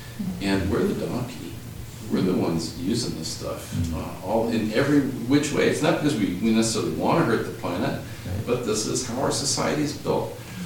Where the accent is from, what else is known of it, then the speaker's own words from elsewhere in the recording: South Africa; I grew up in South Africa